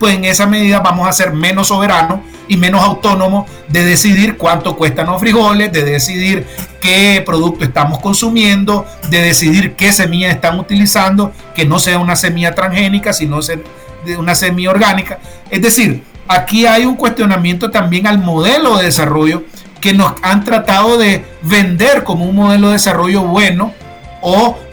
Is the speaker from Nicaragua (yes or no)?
yes; Nicaragua